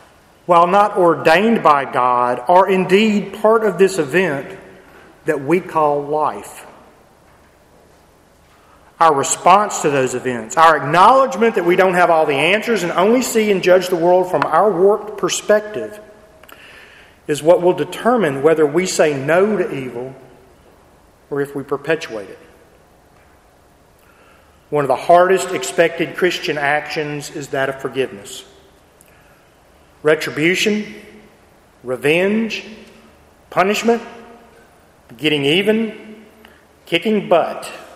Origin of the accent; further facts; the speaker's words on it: Texas, United States; from the acts of a man last week in a small town in my home state of Texas.